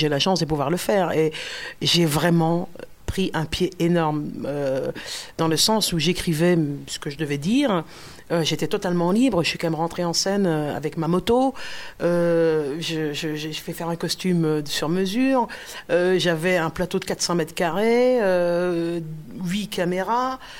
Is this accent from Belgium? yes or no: yes; Liège, Wallonia, Belgium; accent: Liège; un accent de Liège qui n'est pas très heureux comme accent. Et puis, donc, j'ai vite retravaillé mon accent